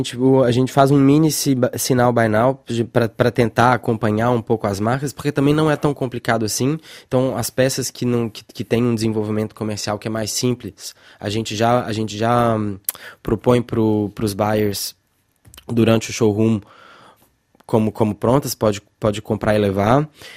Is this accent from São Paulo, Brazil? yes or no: no; Belo Horizonte, Minas Gerais, Brazil; Eu sou de Belo Horizonte, por isso que tem muita renda, tem muita inspiração da moda mineira nas minhas coisas.